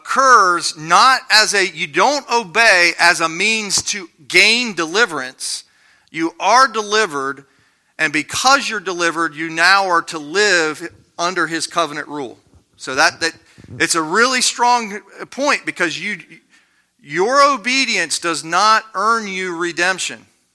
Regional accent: Ohio, United States; I came from Ohio.

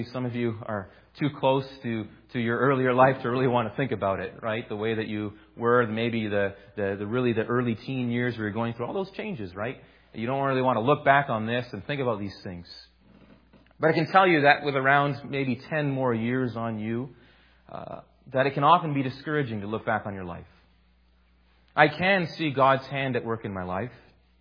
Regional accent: Grand Rapids, Michigan, United States; I come from Grand Rapids. I come from Classist, Michigan, of the URC.

